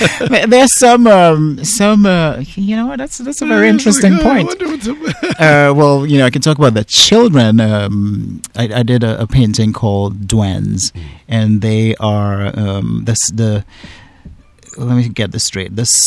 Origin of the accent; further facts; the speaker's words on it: Trinidad & Tobago; But really just fascinating characters that we grew up in Trinidad hearing about, you know?